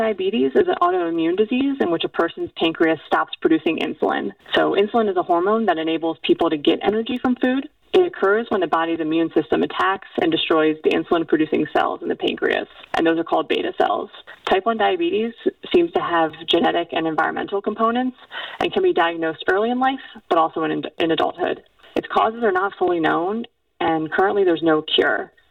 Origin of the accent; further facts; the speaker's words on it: Maryland, United States; now in Oakland, United States; So I grew up in Maryland, living in Oakland now. The summers in Maryland are very hot and can get very humid